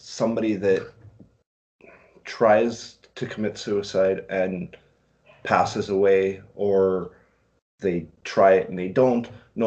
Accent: Manitoba, Canada; now in Edmonton, Canada; I'm originally from Manitoba, which is a province here in Canada. I'm from Canada.

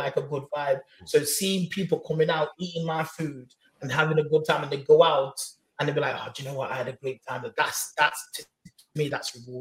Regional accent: England, United Kingdom; And growing up in England, my Caribbean influence like expanded even more

